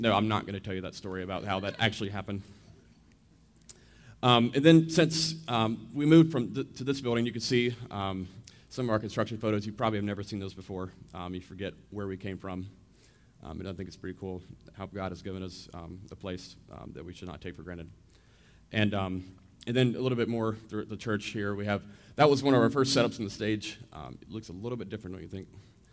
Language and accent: English; Charlotte, North Carolina, United States; Yes, I was a Presby baby, born and raised in Charlotte.